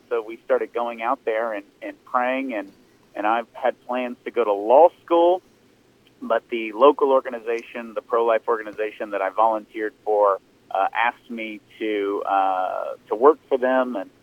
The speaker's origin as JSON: {"language": "English", "region": "Texas", "country": "United States", "said": "I'm from East Texas. You know, there wasn't an abortion facility in my town"}